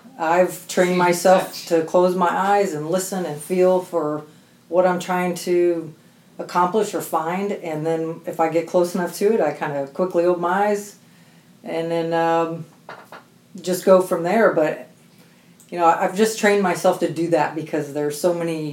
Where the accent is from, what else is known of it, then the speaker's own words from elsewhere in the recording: Indianapolis, Indiana, United States; moved away as an adult; I was born and raised in Indiana, so I didn't grow up diving. I moved here in 97 from Indianapolis and got hired with the fire department in 2000.